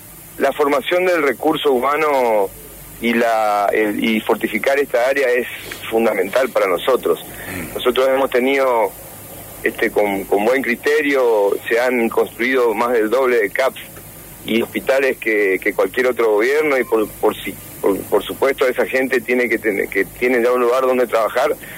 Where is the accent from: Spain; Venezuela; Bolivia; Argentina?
Argentina; Formosa; moved away as an adult; also born or lived in Corrientes; now in Misiones, Argentina; nací en Formosa, hice toda mi primaria y mi secundaria allí, y después fui a estudiar a la UNE, a Corrientes, Medicina, y después de eso vine a hacer mi residencia acá, y ya me quedé arraigado